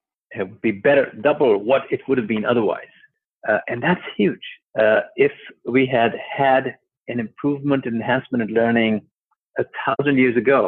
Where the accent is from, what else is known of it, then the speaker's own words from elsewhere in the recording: Pakistan; I come from Pakistan, a very poor country where a lot of people are illiterate.